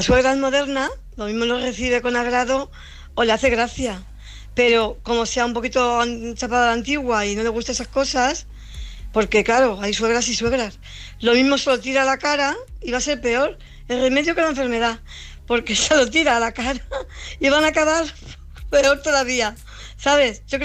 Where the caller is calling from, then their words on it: Fuenlabrada, Community of Madrid, Spain; de Fuenlabrada y acabo de escuchar el tema